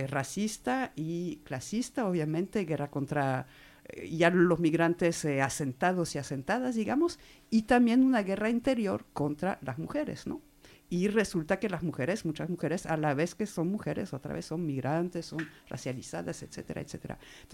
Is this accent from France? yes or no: yes; France; Bueno, yo como francesa me parece importante decirlo